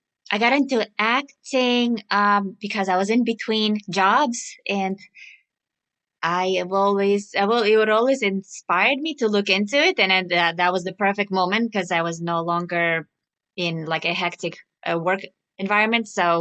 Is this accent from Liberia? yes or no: no; Russia; I am originally from Russia.